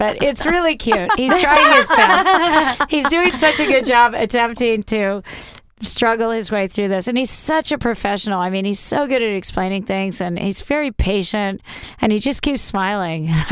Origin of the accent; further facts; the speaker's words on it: Columbus, Ohio, United States; because I'm from Columbus, Ohio